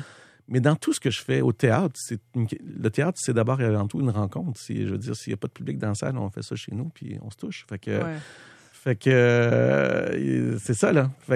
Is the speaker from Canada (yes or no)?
yes; Montreal, Quebec, Canada; moi, je viens de la ville. Je suis né à Montréal, élevé à Montréal, d'une famille normale. Montréal-Est, Pointe-aux-Trembles, donc pas loin des raffineries, dans la Pointe-Est de Montréal.